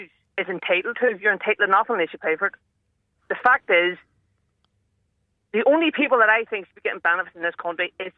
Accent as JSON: {"language": "English", "town": "Belfast", "region": "Northern Ireland", "country": "United Kingdom", "said": "I'm originally from West Belfast"}